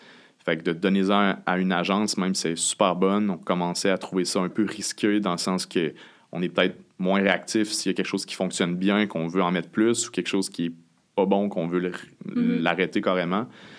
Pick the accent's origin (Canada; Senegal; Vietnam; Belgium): Canada; Saint-Georges, Quebec; On vient de Saint-Georges, il y avait une boutique que moi, quand j'étais kid, je m'habillais là.